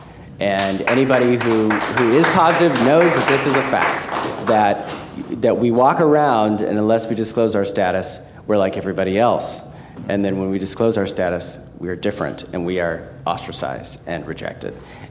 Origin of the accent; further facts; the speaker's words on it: Chicago, Illinois, United States; I'm from Chicago.